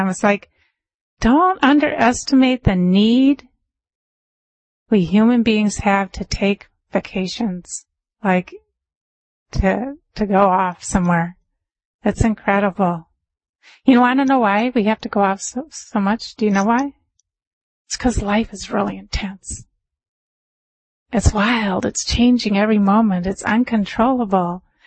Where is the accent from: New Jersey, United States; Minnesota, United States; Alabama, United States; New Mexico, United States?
Minnesota, United States; When I was younger, as I said, I grew up in Minnesota. And my dad used to take us camping. And I came from a family of 8 children.